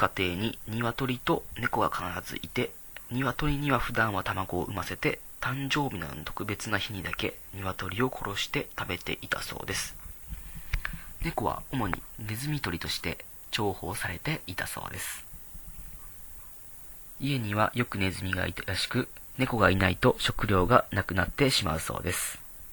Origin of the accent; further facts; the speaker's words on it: Hakodate, Hokkaido, Japan; 私は北海道の函館市で高校までの18年間生活していました。